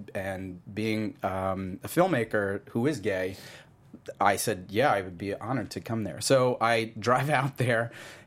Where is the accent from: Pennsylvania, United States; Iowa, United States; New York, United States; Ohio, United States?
New York, United States; New York City; I'm some kid from Ozone Park, Queens.